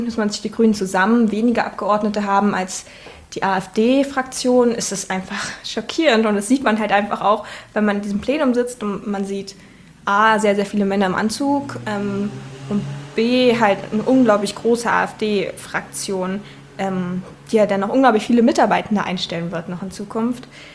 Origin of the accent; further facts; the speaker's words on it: Saxony-Anhalt, Germany; Ich bin in Sachsen-Anhalt geboren und da zur Schule gegangen